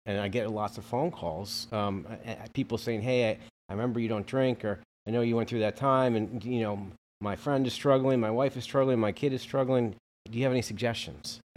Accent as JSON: {"language": "English", "town": "New Canaan", "region": "Connecticut", "country": "United States", "tie": "born or raised there", "said": "I grew up in New Canaan, Connecticut."}